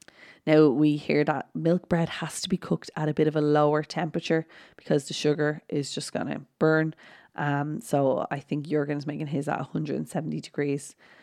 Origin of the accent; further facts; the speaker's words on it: Dublin, Leinster, Ireland; I just love the way she pronounced burnt. I say burnt, I'm from Dublin, so burnt.